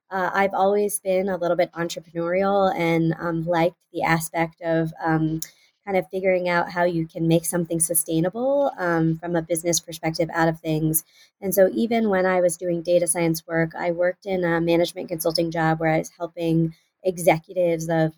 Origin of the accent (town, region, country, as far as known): Houston, Texas, United States; born or raised there